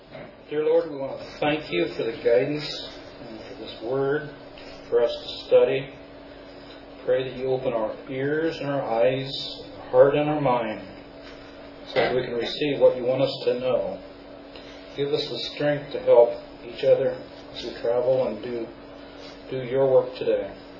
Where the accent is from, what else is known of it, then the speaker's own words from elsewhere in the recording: Packwood, Iowa, United States; I'm from Packwood, Iowa, which is, if you look at the state of Iowa, the horizontal line at the bottom, and over here in the corner is a little hanging down part. Well, right there in that corner is where we're at.